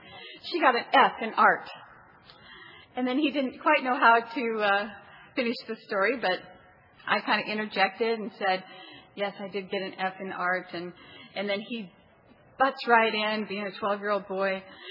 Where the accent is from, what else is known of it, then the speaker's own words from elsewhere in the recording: Beaverton, Oregon, United States; I'm an art teacher at St. Stephen's Academy. I'm from Beaverton, Oregon.